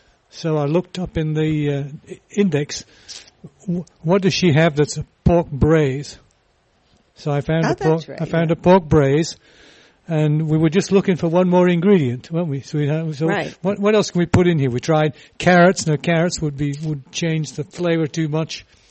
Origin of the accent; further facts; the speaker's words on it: England, United Kingdom; When I was growing up in England